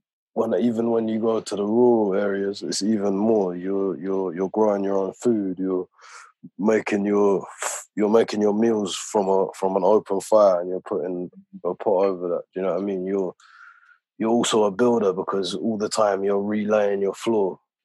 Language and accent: English; United Kingdom; than just being from the UK or just being around Europe